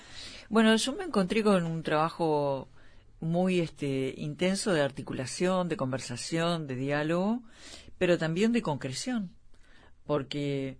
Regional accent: Uruguay; me da vergüenza que no tengamos esa respuesta como uruguaya

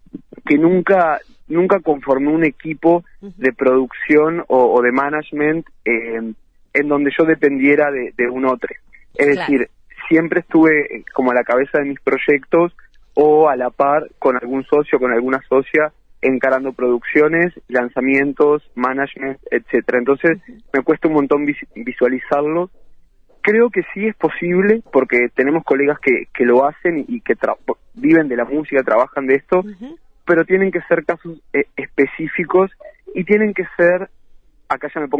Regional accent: Ciudad de la Costa, Canelones, Uruguay; me siento canario y soy canario, soy de Ciudad de la Costa, uh-huh. Ahora estoy en Lago Mar.

